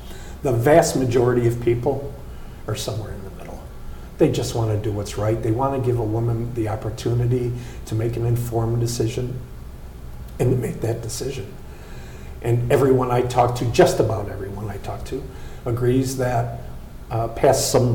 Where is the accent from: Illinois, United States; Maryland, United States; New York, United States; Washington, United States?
Illinois, United States; Chicago; now in Green Bay, United States; You think Green Bay, Wisconsin. I grew up in Chicago.